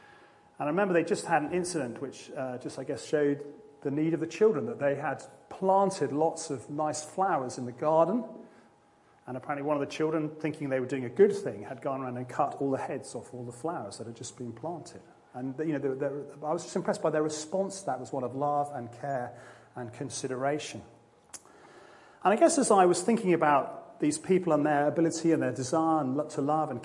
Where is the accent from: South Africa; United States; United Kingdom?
United Kingdom; England; I hate that thing where I'm completely English, don't understand any other language